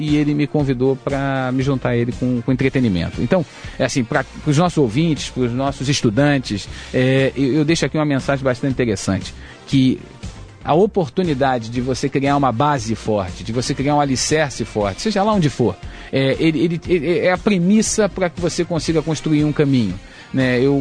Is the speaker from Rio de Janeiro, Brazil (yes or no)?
yes; Rio de Janeiro, Brazil; sou carioca, tive a oportunidade de estudar engenharia aqui no Rio de Janeiro, fiz a Universidade Federal